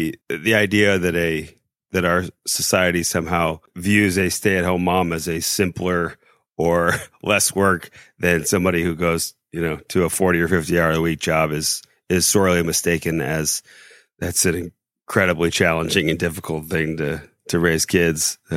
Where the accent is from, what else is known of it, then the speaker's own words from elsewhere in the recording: Indianapolis, Indiana, United States; So I'm from Indianapolis originally.